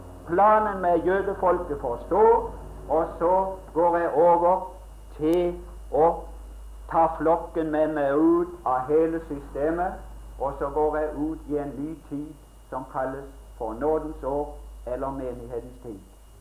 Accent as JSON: {"language": "Norwegian", "town": "Mosby", "region": "Agder", "country": "Norway", "accent": "Mosby dialect", "said": "Jeg er født i Mosby-dialekten."}